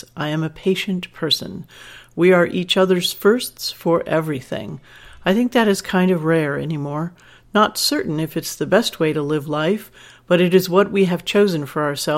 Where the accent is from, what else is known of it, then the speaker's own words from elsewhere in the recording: the South, United States; At that time, there was no internet, and growing up in the South, there was really no education about sex.